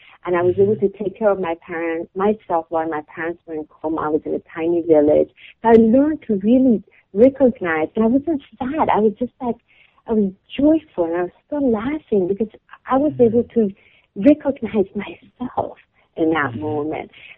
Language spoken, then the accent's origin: English; Iran; I come from Iran